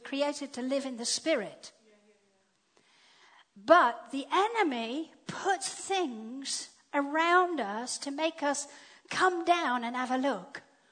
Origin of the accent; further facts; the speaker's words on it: Zimbabwe; When I was growing up, I grew up in Zimbabwe. And if I think about my childhood, I am grateful I grew up in Zimbabwe.